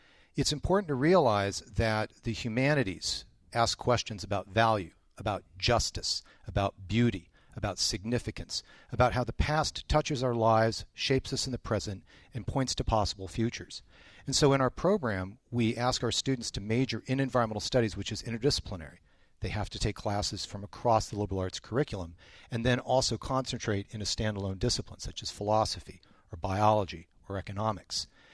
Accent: Utah, United States; I grew up in a rural conservative state. I grew up in Utah. My grandfather worked for the Bureau of Reclamation.

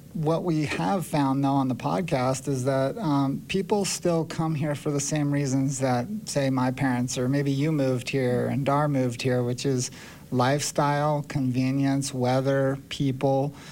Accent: Park City, Utah, United States; I grew up in Park City.

